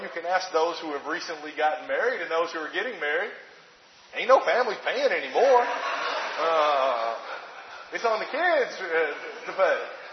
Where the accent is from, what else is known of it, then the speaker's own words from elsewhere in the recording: Alabama, United States; In fact, the congregation I grew up in Alabama, they canceled Bible study